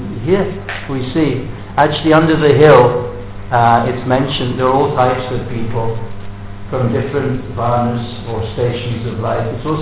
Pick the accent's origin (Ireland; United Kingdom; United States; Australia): United Kingdom; England; This is my nature, this is how I am, I'm English, I've got a bad sense of humour, and so on.